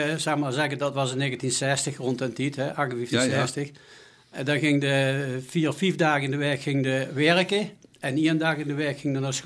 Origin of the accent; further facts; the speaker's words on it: Gennep, Limburg, Netherlands; also born or lived in Venlo; Ja, ik ben opgegroeid in Gennep tot mijn 12, 13 jaar. En daarna is mijn vader naar Venlo verhuisd en hebben we dus jarenlang in Venlo gewoond.